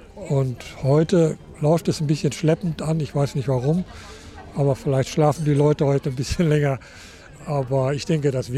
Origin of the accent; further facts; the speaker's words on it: Kamen, North Rhine-Westphalia, Germany; Ich komme aus Kamen. 3/4 Stunde über die Autobahn.